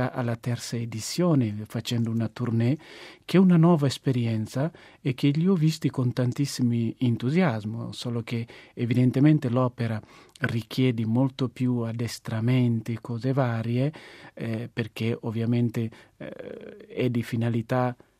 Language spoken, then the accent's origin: Italian; Guinea-Bissau; quello che io ho iniziato anche a fare nel mio paese, in Guinea-Bissau